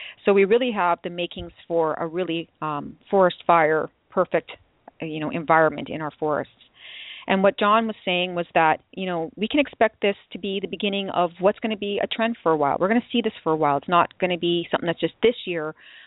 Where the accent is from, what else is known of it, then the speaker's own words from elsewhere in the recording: British Columbia, Canada; Growing up in the Okanagan wasn't a surprise for me, I mean, to see smoke-filled summers.